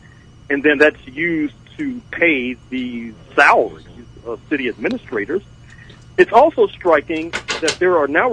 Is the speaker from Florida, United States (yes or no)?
no; St. Louis, Missouri, United States; Well, you know, I'm from St. Louis, and I was just in St. Louis last week